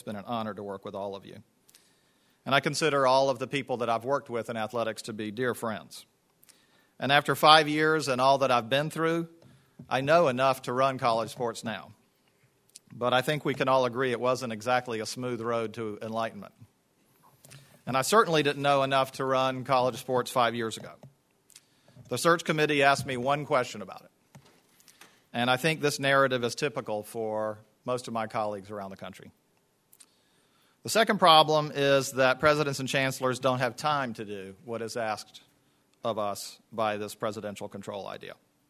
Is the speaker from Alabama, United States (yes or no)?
no; North Carolina, United States; and I heard about even growing up in North Carolina.